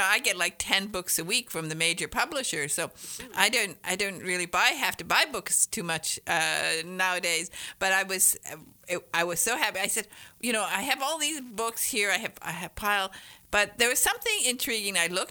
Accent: Detroit, Michigan, United States; I grew up in Detroit, so we were always going across to Canada

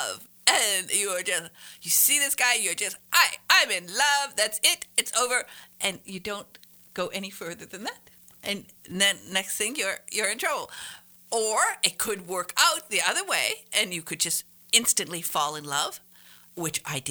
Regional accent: Berga, Michigan, United States; born there; And it's 72 miles from where I was born in Berga, Michigan.

